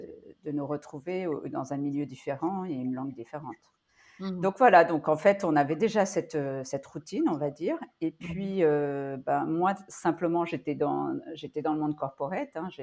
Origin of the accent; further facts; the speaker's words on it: France; born there; D'abord, je suis née en France